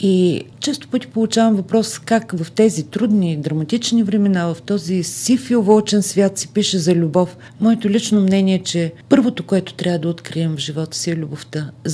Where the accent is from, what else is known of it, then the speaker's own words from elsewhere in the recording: Asenovgrad, Plovdiv Province, Bulgaria; Аз съм родом от Асеновград. Това е един малък и много различен от другите градове.